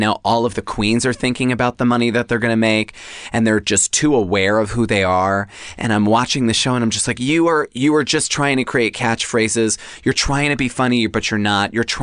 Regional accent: Long Island, New York, United States; I mean, I grew up on Long Island. I was going to the city ever since I was a child.

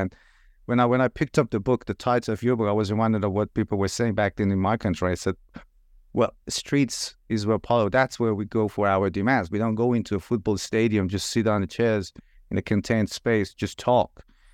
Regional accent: Iran; I'm originally from Iran myself

